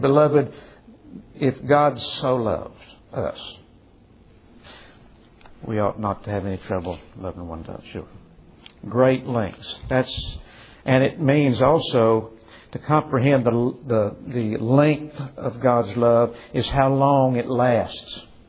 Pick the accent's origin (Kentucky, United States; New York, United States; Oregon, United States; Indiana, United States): Kentucky, United States; See, I'm from Kentucky.